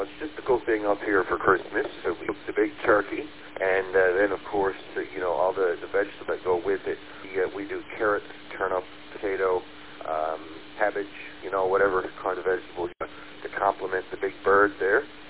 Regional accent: Newfoundland and Labrador, Canada; I don't know if you can pick it up from my accent or what, but the main population of Newfoundland, if you look into our history up here

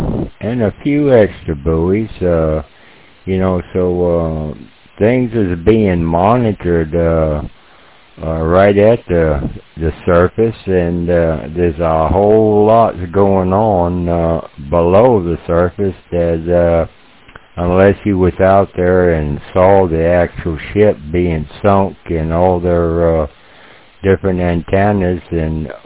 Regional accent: Florida, United States; I was raised up in the Keys, going back five generations in the Keys. Donna took my father's house off the foundation there in Grassy Key, and been most of my younger life out on the water fishing

